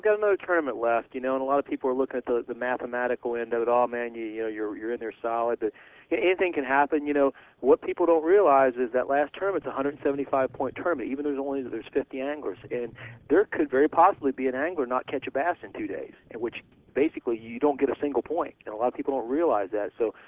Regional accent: Cincinnati, Ohio, United States; also born or lived in West Virginia; I'm a Cincinnati native. You know, I was born in West Virginia, but I've lived my whole life in Cincinnati.

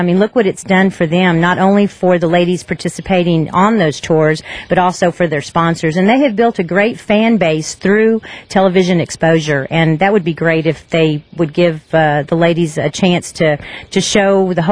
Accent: San Antonio, Texas, United States; on Lake Amistad, not too far from my hometown, San Antonio, Texas.

